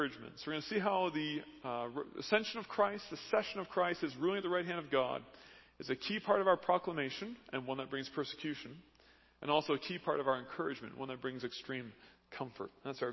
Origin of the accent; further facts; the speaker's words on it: Canada; If you don't know me, I am Canadian, born and raised.